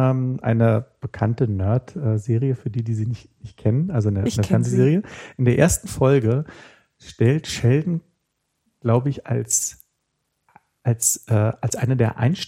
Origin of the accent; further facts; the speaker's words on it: Berlin, Germany; ich komme ja aus der DDR und wir haben ja zu DDR-Zeiten auch schon natürlich Westfernsehen empfangen. Und wir haben wir haben in Berlin-Mitte gewohnt, relativ nah am Alexanderplatz.